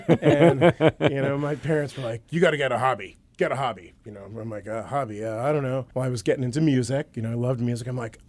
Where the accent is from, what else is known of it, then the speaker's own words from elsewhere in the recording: Reading, Pennsylvania, United States; I was raised in Pennsylvania, Reading, Pennsylvania.